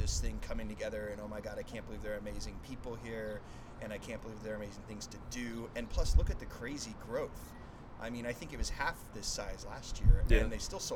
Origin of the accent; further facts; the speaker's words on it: Dallas, Texas, United States; I grew up in Dallas for 30 years.